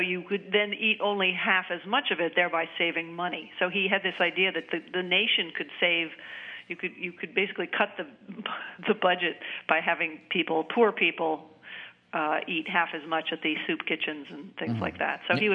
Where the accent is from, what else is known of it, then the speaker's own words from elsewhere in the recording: New Hampshire, United States; I grew up in New Hampshire, but we didn't have any cows.